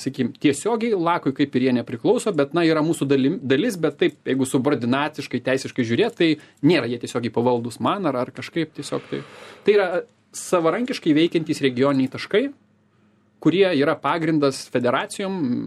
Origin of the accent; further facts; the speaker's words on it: Lazdijai, Alytus County, Lithuania; iš ten, kur aš esu kilęs, iš Lazdijų, šalia yra Dusios ežeras, vienas iš didesnių ir garsesnių.